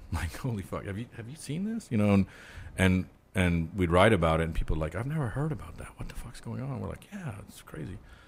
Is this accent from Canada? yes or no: yes; Ottawa, Ontario, Canada; north of where I grew up in Ottawa, there's like a million lakes.